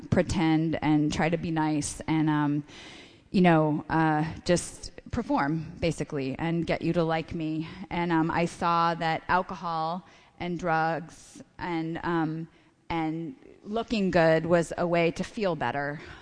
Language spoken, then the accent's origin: English; West Coast, United States; I'm from the West Coast originally.